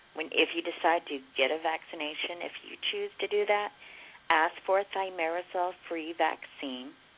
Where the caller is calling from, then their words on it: Oklahoma, United States; I'm calling from Oklahoma.